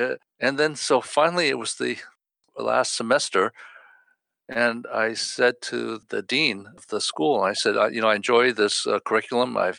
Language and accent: English; East Coast, United States; So I'm from the East Coast, where the Asian population is certainly less than on the West Coast.